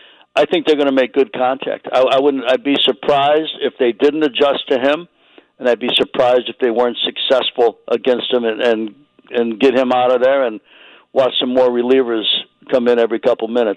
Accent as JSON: {"language": "English", "town": "Chicago", "region": "Illinois", "country": "United States", "tie": "born or raised there", "said": "That's the view I grew up in Chicago, was the one from left field bleachers."}